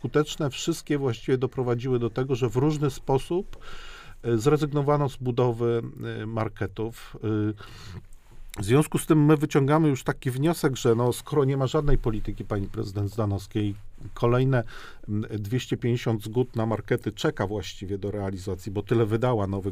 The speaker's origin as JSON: {"language": "Polish", "town": "Łódź", "region": "Łódź Voivodeship", "country": "Poland", "said": "Ja pochodzę z Łodzi, nie wystarczy to pani."}